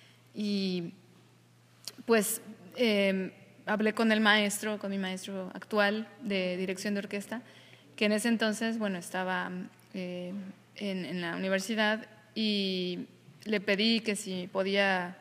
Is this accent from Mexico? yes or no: yes; Mexico City, Mexico; Vengo del DF, de México, de la Ciudad de México, y estoy estudiando aquí la maestría en dirección orquestal.